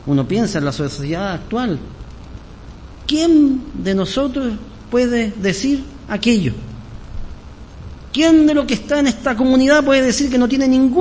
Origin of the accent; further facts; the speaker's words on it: Osorno, Los Lagos, Chile; Yo no viví en el campo, pero me crié en una zona agrícola. Yo nací en Osorno. En Osorno, en el año 66. Soy de la promoción del 66. En Osorno, en los años de mi juventud, en los años 80